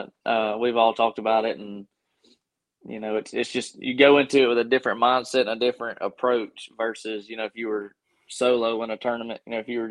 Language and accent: English; Gadsden, Alabama, United States; Yeah, I mean … I'm from Gadsden, Alabama.